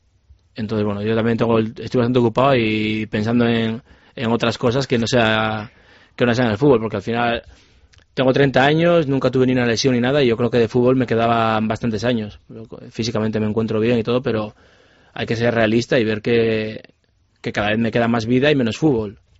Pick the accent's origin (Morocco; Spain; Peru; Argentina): Spain; Gijón, Asturias; Yo soy de Gijón, sí.